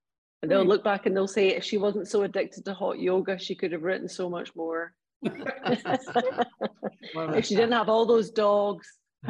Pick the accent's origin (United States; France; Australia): France; Paris, Île-de-France; I grew up in Paris where racial divides were very different.